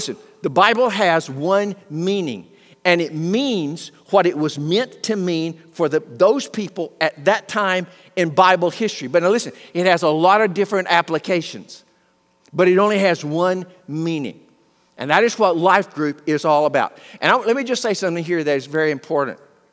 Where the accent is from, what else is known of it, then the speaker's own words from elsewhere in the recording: Arkansas, United States; I was born and raised in South Arkansas. It's so much like East Texas, it was almost like not moving.